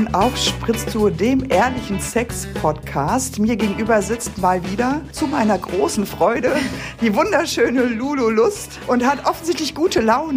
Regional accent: North Rhine-Westphalia, Germany; ich komme aus dem Ruhrgebiet und wir machen da keine Unterschiede.

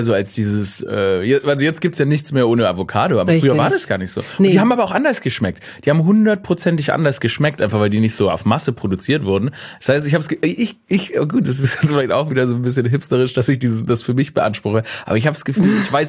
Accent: Stuttgart, Baden-Württemberg, Germany; Ja, ich bin gebürtiger Stuttgarter.

